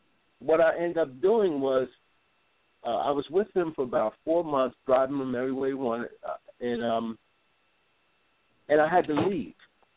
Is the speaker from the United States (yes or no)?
yes; Philadelphia, Pennsylvania, United States; I'm from Philadelphia.